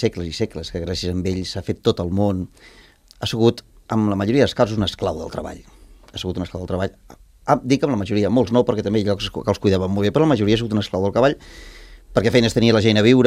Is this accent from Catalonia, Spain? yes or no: yes; Puigcerdà, Catalonia, Spain; Jo sóc de la Cerdanya, sóc de Puigcerdà, com sabreu, és una zona on hi ha molts prats